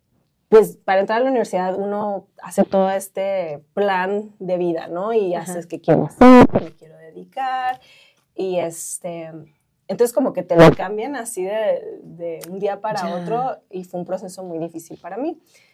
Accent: Chihuahua, Mexico; also born or lived in Paris; now in Denver, United States; yo nací y crecí en Chihuahua, ¿no?

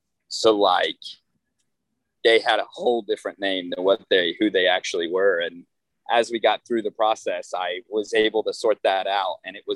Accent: Oklahoma, United States; Oklahoma City Thunder. I'm from Oklahoma.

